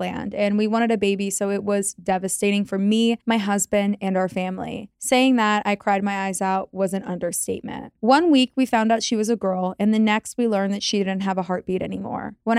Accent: Brazil; English is a second language; I wanted to start apologizing for my broken English. I'm from Brazil. … Feel free to use. 27 years old and my pronouns are she, her.

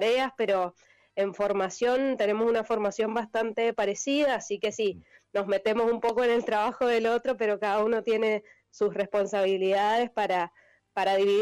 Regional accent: Mendoza, Argentina; Yo soy de Mendoza

